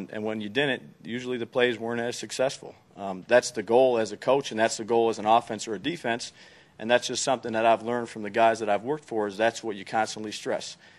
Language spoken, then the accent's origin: English; Buffalo, New York, United States; I'm from Buffalo. That's really where I grew up.